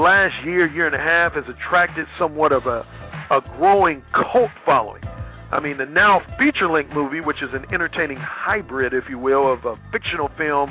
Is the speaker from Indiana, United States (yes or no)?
yes; Indiana, United States; And two natives from my home state, Indiana, went number one and number four in the draft.